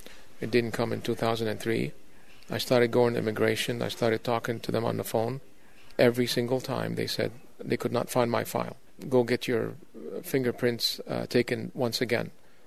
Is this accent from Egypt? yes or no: yes; Egypt; moved away as an adult; now in United States; I'm originally from Egypt. I came to the United States in 1977.